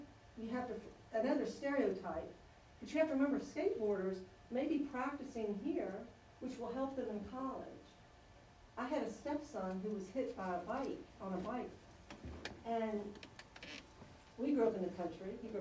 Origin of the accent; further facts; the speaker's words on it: Amherst, United States; In my youth, I grew up in Amherst.